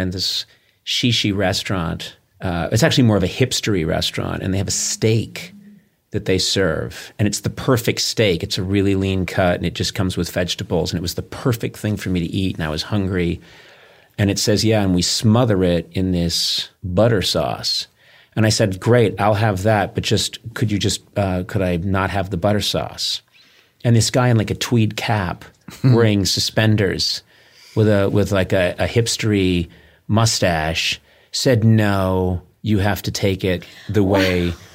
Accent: East Coast, United States; now in Los Angeles, United States; I grew up on the East Coast. I spent a lot of time traipsing around the woods and stuff when I was sent off to camp.

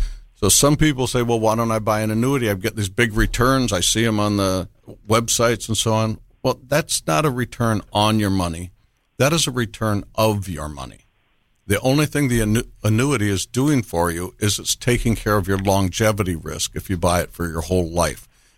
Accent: Midwest, United States; Good Midwestern upbringing.

